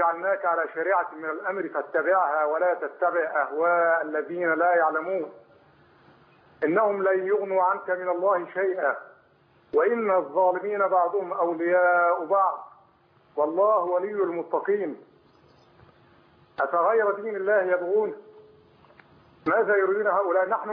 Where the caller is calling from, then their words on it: Beni Suef, Beni Suef Governorate, Egypt; معكم بني سويف.